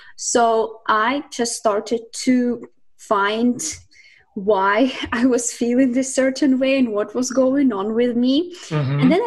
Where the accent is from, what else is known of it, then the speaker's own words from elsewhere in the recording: Siberia, Russia; I grew up in Russia, in Siberia. It's the furthest part in Russia.